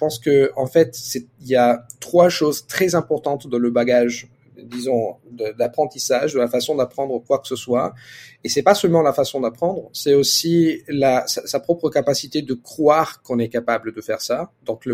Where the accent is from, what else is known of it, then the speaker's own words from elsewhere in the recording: Italy; first language Italian; French is a second language; À part l'italien, bien sûr, parce que c'est ma langue maternelle.